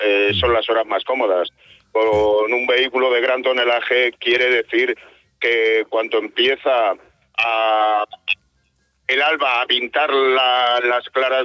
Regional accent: Albacete, Castilla-La Mancha, Spain; born there; Albacete.

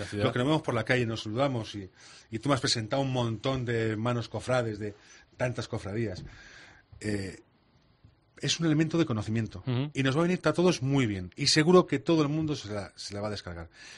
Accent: Córdoba, Andalusia, Spain; Llevo la de Córdoba, que sabes que es mi tierra de origen.

